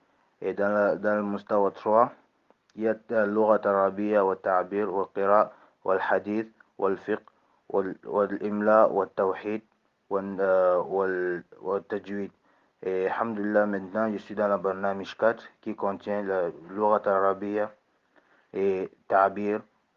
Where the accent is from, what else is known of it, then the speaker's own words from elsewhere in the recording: Cameroon; je viens du Cameroun